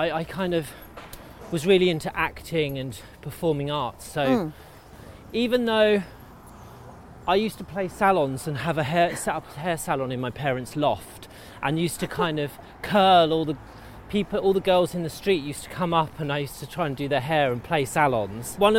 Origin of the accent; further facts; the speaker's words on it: Luton, East of England, United Kingdom; I'm from Luton, Bedfordshire. Yes. Born and bred, born in the L&D hospital. Grew up there.